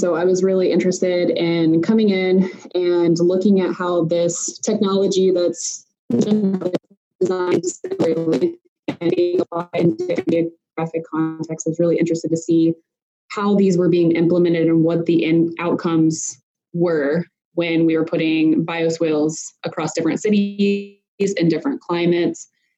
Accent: Midwest, United States; And so I'm coming from the Midwest, and then I've done a lot of my research on the East Coast.

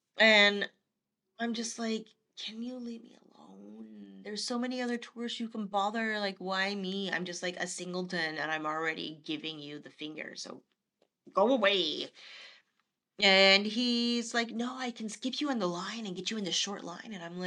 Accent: Canada; And, where are you from? I'm like, I'm from Canada. And he's like, we're in Canada. Are you from Toronto? And I'm like, yes, I'm from Toronto.

